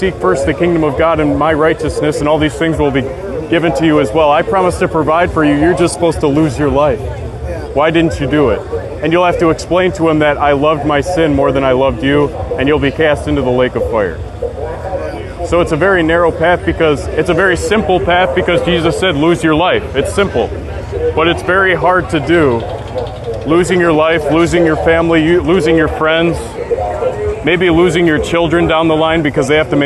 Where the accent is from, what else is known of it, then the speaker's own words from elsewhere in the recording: Wisconsin, United States; I'm actually from Wisconsin. I'm actually a traveling preacher now with my brothers and sisters.